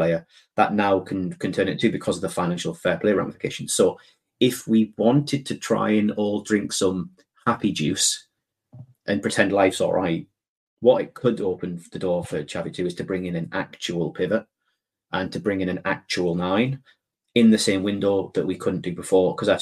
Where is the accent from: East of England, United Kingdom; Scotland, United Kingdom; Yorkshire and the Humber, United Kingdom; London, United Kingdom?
Scotland, United Kingdom; Now, I'm saying this as a Scot. I'm saying this as a very proud Scot, but I'm saying that as a Scot that understands where we sit in world football.